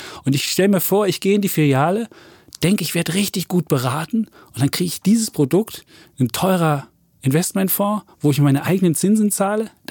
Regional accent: eastern Germany, Germany; Ich bin im Osten groß geworden

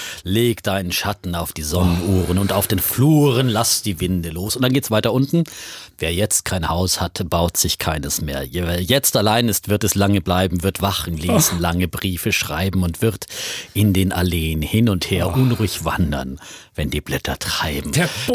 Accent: Bavaria, Germany; hätte ich als Bayer natürlich wissen müssen

